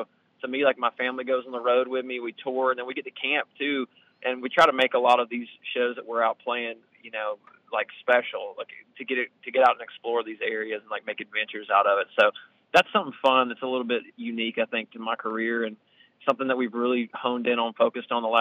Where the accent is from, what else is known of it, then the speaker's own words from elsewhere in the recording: Georgia, United States; I mean, I grew up in Georgia, you know, in a little mountain town, and grew up singing in church